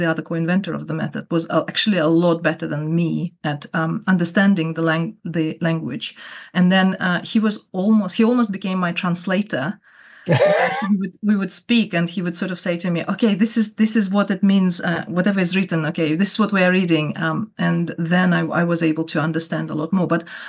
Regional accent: Kyrgyzstan; first language Kyrgyz; English is a second language; My first language is Kyrgyz, which is from a Turkish group of languages, and second language is Russian.

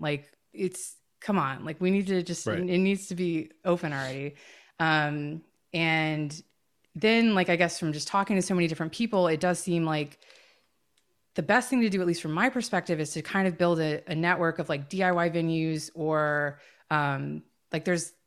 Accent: Durham, North Carolina, United States; So I grew up in the Durham, Chapel Hill, North Carolina area.

